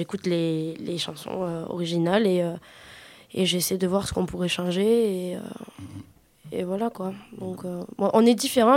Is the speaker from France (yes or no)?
yes; Le Barcarès, Occitanie, France; je suis de Barcarès